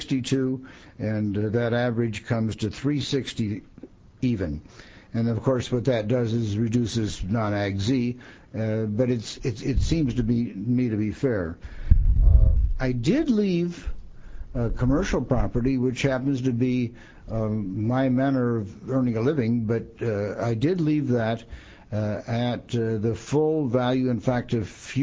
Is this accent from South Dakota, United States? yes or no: yes; Rapid City, South Dakota, United States; I'm from Pennington County in the beautiful Black Hills, District 32, the eastern half of one of the finest cities in the nation, Rapid City, South Dakota.